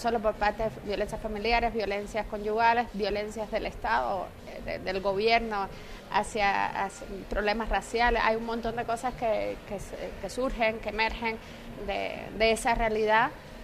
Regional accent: Cuba; now in Barcelona, Spain; porque yo, aunque soy cubano, vivo en España hace mucho tiempo, en Barcelona

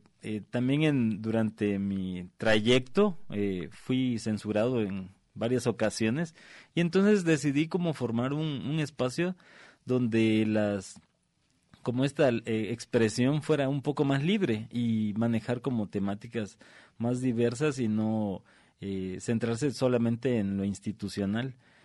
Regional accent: Chiapas, Mexico; Pues yo vengo desde Chiapas y pues llegar a una ciudad grande y mostrar mi trabajo

